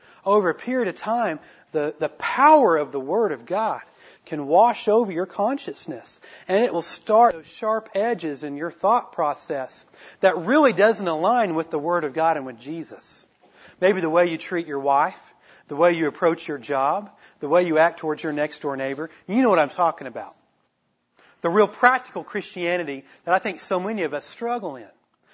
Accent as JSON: {"language": "English", "town": "Tulsa", "region": "Oklahoma", "country": "United States", "tie": "born or raised there", "said": "I'm from, you know, I grew up in Tulsa, Oklahoma, and, you know, I just don't talk that way."}